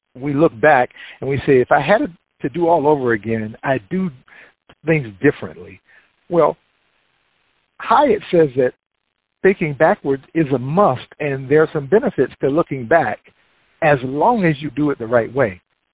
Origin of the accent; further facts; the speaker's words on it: Georgia, United States; Those of you who know I'm from Georgia know that I've been in the DMV more than twice as long as I was ever in Georgia, but Georgia's still home